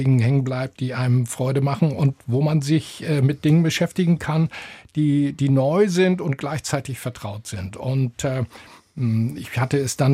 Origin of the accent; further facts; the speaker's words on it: Hamburg, Germany; die es nach dem letzten Krieg nach Hamburg verschlagen hat. Und da bin ich auf der Elbinsel Finkenwerder aufgewachsen, bin dort zur Schule gegangen und habe dann angefangen, in Hamburg zu studieren